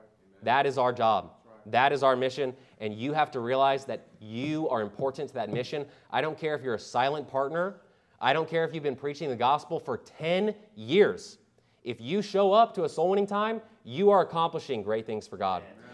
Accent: Vancouver, British Columbia, Canada; I'm like, bro, it's okay. I'm from Vancouver.

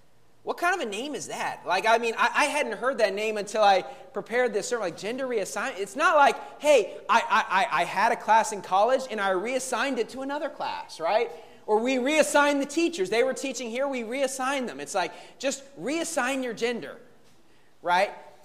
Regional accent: United States; And I can say this as an American, where I'm from in America

